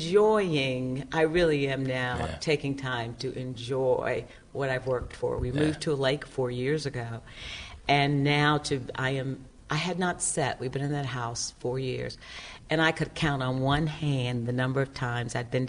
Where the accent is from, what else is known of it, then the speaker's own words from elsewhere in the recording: Smoketown, Kentucky, United States; I grew up in Smoketown, single parent.